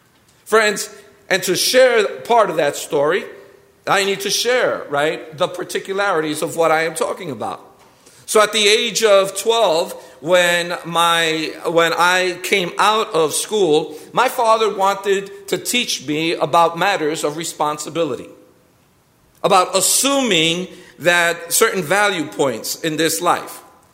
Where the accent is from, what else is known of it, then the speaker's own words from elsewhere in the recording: Brooklyn, New York, United States; born there; I was born in Williamsburg section of Brooklyn, New York.